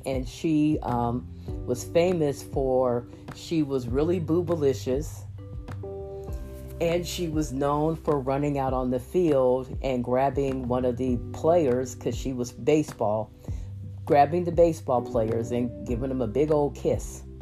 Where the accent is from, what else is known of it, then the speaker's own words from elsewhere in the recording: Massillon, Ohio, United States; also born or lived in Canton; I'm from Canton. Okay. I actually grew up in Massillon, Ohio. So we were around football.